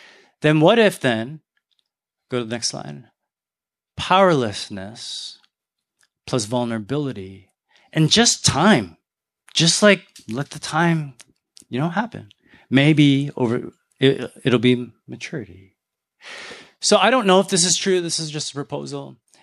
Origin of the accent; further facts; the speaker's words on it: Canada; So I grew up in two kind of subcultures that didn't teach me how to be vulnerable. So I'm Canadian Chinese.